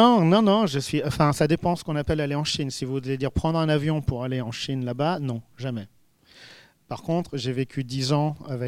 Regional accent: Paris, Île-de-France, France; c'est la raison pour laquelle je suis un vrai Parisien

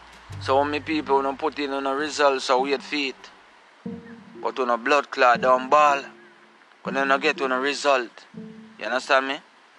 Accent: Gullin Grove, Saint Catherine, Jamaica; We come from Gullin Grove, St. Catherine, the borderline of St. Mary and St. Catherine. So where me come from?

